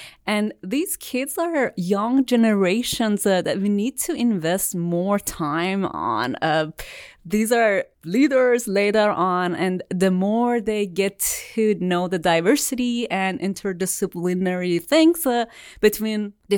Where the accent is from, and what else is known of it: Isfahan, Iran; English is a second language; moved away as an adult; now in United States